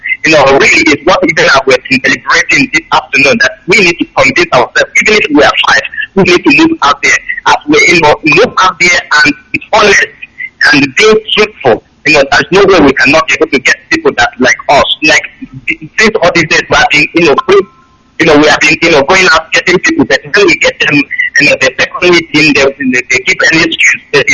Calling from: South Africa; I'm calling from South Africa.

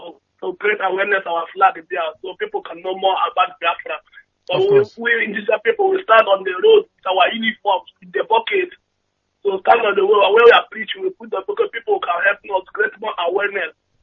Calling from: Yorkshire and the Humber, United Kingdom; And I'm calling from South Yorkshire, England, United Kingdom.

